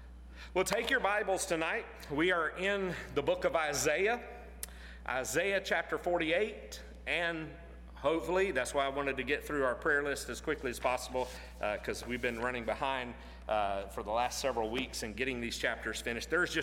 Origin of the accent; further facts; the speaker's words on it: Florida, United States; but I'm originally from Florida, North Florida, so maybe it's from there.